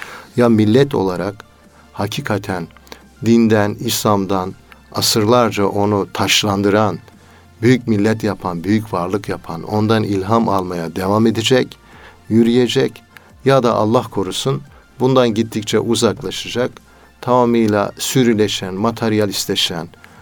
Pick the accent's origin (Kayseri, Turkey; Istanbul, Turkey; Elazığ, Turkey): Elazığ, Turkey; Elazığ'a yönelik, ben Elazığlıyım.